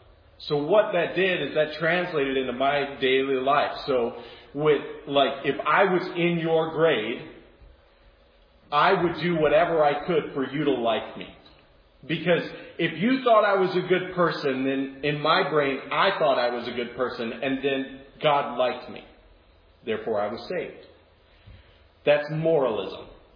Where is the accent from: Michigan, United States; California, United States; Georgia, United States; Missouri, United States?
Missouri, United States; Warrenton; moved away as an adult; also born or lived in Springfield, Missouri; I grew up in Warrenton, lived here until the age of 24, and then I moved down to Springfield, Missouri, went to school at Baptist Bible College for a year